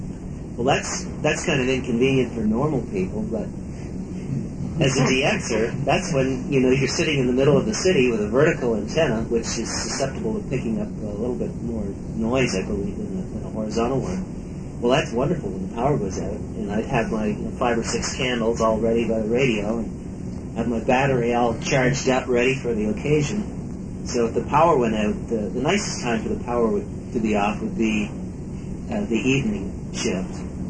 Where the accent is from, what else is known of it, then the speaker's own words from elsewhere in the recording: Canada; I'm Canadian, so at the moment I've applied for permanent resident status in the United States